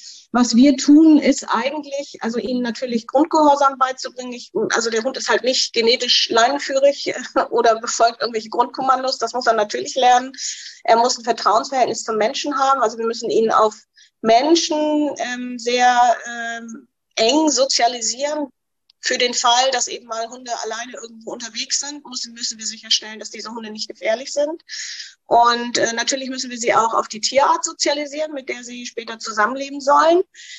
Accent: Lower Saxony, Germany; Ja, also wir kommen aus Niedersachsen. Wir sitzen, ich sag mal so grob mittig zwischen Hamburg und Bremen.

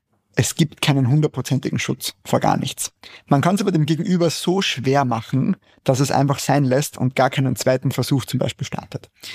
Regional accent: Austria; mit meinem Heimatland vergleiche, also Österreich und auch Deutschland.

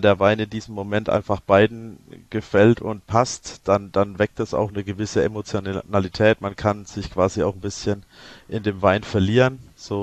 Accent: Obernbreit, Bavaria, Germany; ich bin hier aufgewachsen in Obernbreit, in einem recht alten Gehöft, in Anführungszeichen. Meine Eltern hatten ganz klassisch Landwirtschaft, Gemischbetrieb

